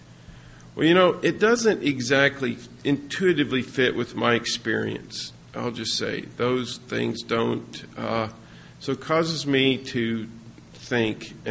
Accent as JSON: {"language": "English", "region": "Texas", "country": "United States", "said": "I said, \"Well, I am slow at baseline. I'm from West Texas.\""}